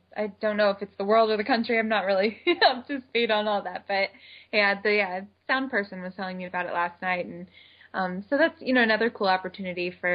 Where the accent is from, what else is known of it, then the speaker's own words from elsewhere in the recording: Bethlehem, Pennsylvania, United States; now in New York, United States; I grew up in Bethlehem, Pennsylvania, and my parents still live in the house that I grew up in.